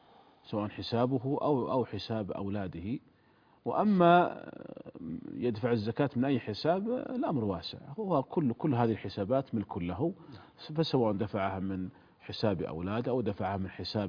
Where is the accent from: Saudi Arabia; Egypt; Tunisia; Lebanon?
Saudi Arabia; كما هو موجود عليه العمل عندنا في المملكة العربية السعودية